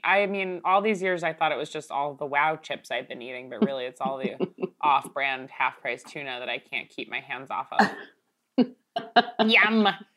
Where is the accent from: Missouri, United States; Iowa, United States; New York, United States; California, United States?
New York, United States; Long Island; Growing up in Long Island, you eat a lot of swordfish.